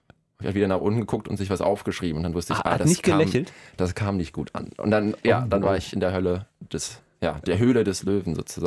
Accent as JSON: {"language": "German", "country": "Kenya", "tie": "born or raised there", "accent": "Kenyan English", "said": "Ich bin in Kenia aufgewachsen. Mhm. Also ich habe 7 Jahre lang in Kenia gelebt und dort Englisch gelernt, auch Swahili, aber kam dann zurück mit einem kenianischen Akzent im Englisch."}